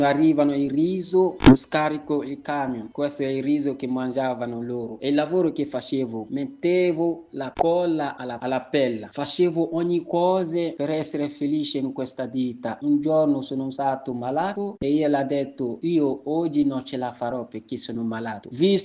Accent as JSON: {"language": "Italian", "country": "Côte d’Ivoire", "moved": "yes", "lives_now": "Italy", "said": "vengo dalla Costa d'Avorio e sono qui in Italia quasi 10 anni."}